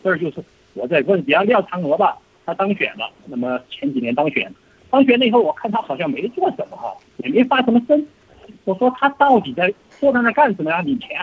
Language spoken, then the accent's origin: Chinese; China; now in Australia; 我中国人啊